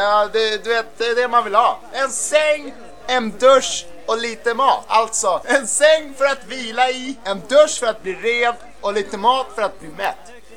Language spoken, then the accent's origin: Swedish; Tyresö, Stockholm County, Sweden; Kommer från Tyresö.